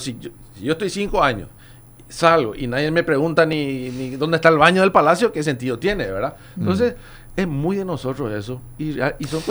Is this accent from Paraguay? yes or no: yes; Paraguay